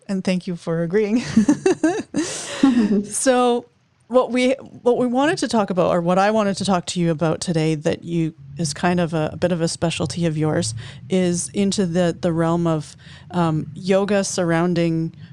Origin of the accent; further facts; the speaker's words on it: Edmonton, Alberta, Canada; So I'm from Edmonton, Canada